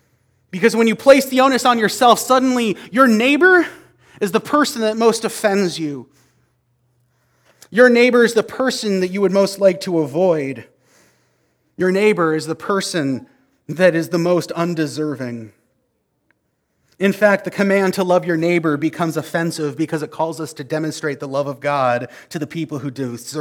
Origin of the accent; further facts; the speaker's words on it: Canada; I'm a Canadian, so I don't actually know how most